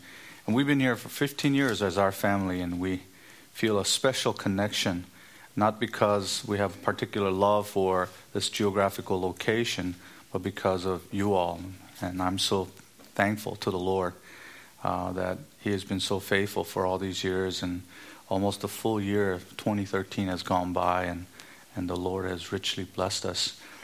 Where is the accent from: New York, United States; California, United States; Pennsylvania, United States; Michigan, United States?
California, United States; We're from Southern California.